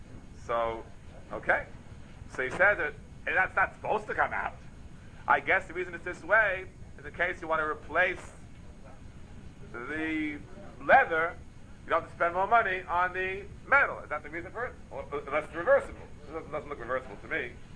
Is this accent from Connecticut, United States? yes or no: no; Bronx, New York, United States; Oh, yeah, I grew up in the East Bronx, and I know about the Rosh Hashanah, and I used to put the lights on and off.